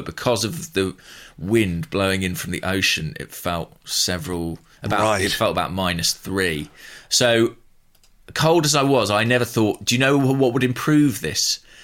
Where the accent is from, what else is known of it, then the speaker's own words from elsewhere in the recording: Borehamwood, East of England, United Kingdom; My hometown club, Boreham Wood.